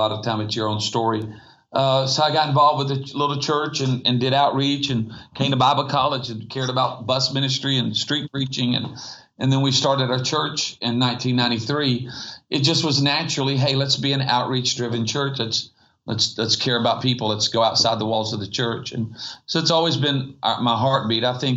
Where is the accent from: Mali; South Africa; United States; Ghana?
United States; Myrtle Beach, South Carolina; I grew up surfing on the East Coast.